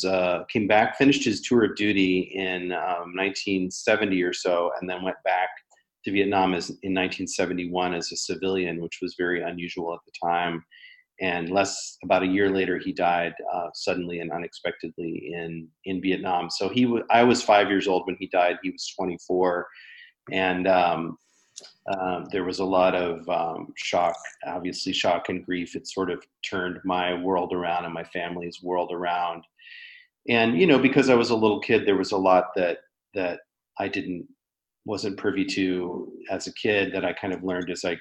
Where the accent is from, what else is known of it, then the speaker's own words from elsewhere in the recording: Champaign, Illinois, United States; also born or lived in Urbana; I was born in Urbana at Carl Hospital and grew up in Champaign, you know, near Hessel Park and Westside Park